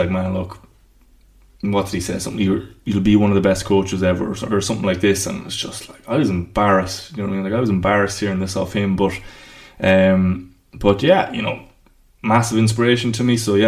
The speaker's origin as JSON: {"language": "English", "country": "Ireland", "said": "I'm from Ireland"}